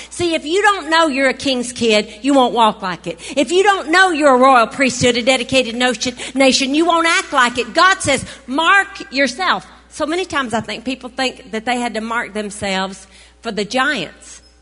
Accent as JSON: {"language": "English", "region": "the South", "country": "United States", "tie": "born or raised there", "said": "I grew up in the South. We can grow figs in the South."}